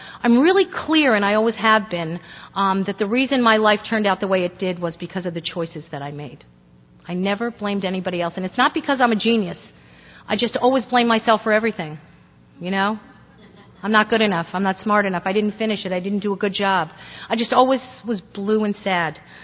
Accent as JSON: {"language": "English", "region": "New Jersey", "country": "United States", "said": "I'm originally from New Jersey. I'm 48 years old. I come from an Irish Catholic family. My mother's actually from Scotland. My father's Irish and German."}